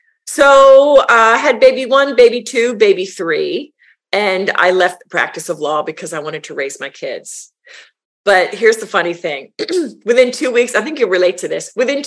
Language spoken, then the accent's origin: English; Pennsylvania, United States; A suburb of Philadelphia.